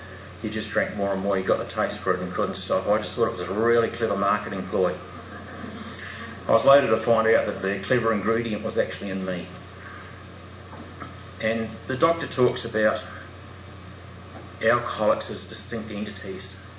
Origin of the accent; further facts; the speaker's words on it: New Zealand; now in Australia; So when I first got here to Australia, I'm a Kiwi